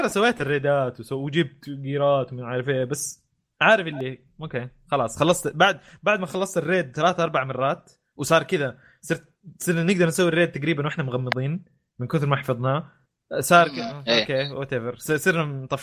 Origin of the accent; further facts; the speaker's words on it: Saudi Arabia; عموما كسعودي جيمر فود الواحد ينوع